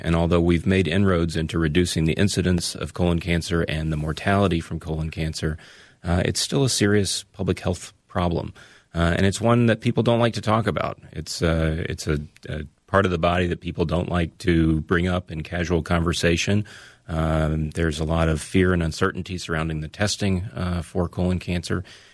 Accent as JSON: {"language": "English", "town": "Birmingham", "region": "Alabama", "country": "United States", "tie": "born or raised there", "moved": "as an adult", "lives_now": "Minnesota, United States", "said": "So I grew up in Birmingham, Alabama, and went to medical school there. I came to Minnesota to pursue a career in general surgery"}